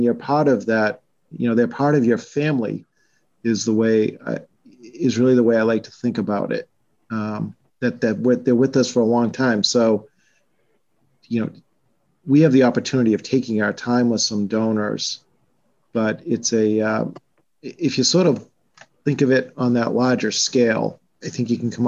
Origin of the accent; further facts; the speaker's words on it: Massachusetts, United States; accent: Boston; I'm really hacking away with my Boston accent here